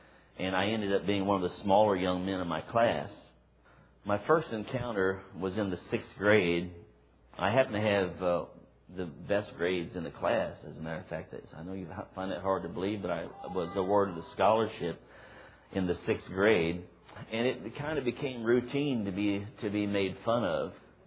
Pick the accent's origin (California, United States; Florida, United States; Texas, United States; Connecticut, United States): Florida, United States; Miami; born there; I was born in 1956 in Miami